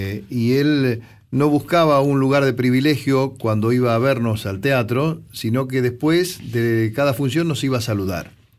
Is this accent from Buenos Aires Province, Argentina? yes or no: yes; 25 de Mayo, Buenos Aires Province, Argentina; en 25 de Mayo también, en mi pueblo. Yo siempre lo nombro a 25 de Mayo.